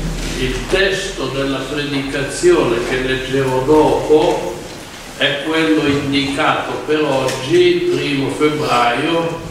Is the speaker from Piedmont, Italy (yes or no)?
yes; Piedmont, Italy; almeno io che sono piemontese, quando venni a Firenze negli anni giovanili